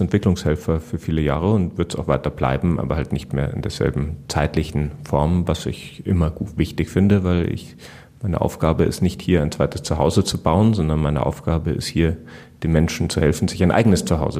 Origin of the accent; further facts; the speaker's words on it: Bavaria, Germany; Und selbst bei uns daheim in Bayern, wenn man lang genug in der Zeit zurückgeht, schaut es auch nicht so prächtig aus mit Frauenrechten und so Sachen.